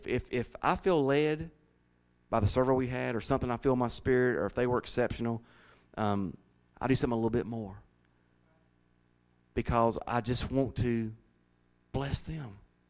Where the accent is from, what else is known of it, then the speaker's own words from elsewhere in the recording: Southern United States, United States; I do some crowd participation, y'all. I'm from the South, huh?